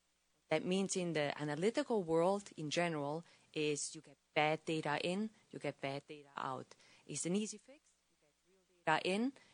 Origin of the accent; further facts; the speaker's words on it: Switzerland; now in Montana, United States; I'm originally from Switzerland, so from Europe